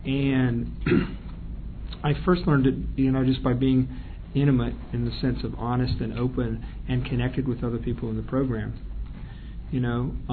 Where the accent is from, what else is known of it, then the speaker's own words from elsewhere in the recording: Charlotte, North Carolina, United States; I'm from Charlotte.